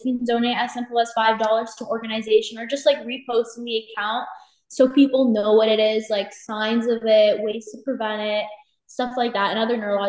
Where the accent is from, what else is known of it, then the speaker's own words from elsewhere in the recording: Plantation, Florida, United States; Hi, my name is … I'm from Plantation, Florida, and I'm going to be a senior at American Heritage High School.